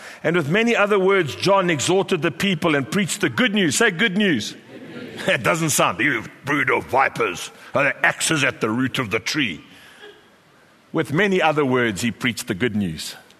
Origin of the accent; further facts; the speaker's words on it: KwaZulu-Natal, South Africa; and I come from Natal